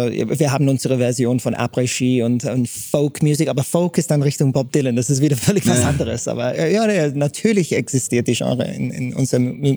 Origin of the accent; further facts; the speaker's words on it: England, United Kingdom; born there; German is a second language; das war also als gebürtige Engländer ohne deutschsprachige Wurzeln, das nochmal ins Kasten zu bringen, war schon richtig hart